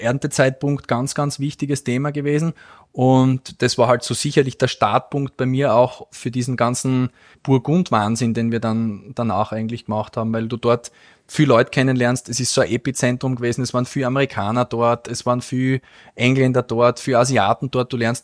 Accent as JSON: {"language": "German", "town": "Graz", "region": "Styria", "country": "Austria", "tie": "born there", "said": "Geboren in Graz"}